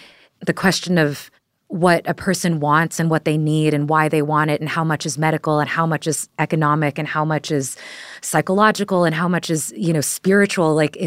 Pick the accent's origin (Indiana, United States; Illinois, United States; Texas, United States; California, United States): Texas, United States; I'm from Texas, right?